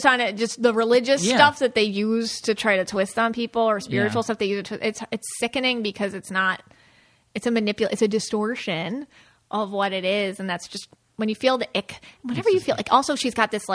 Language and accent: English; New York, United States; You know, like I grew up near Lilydale.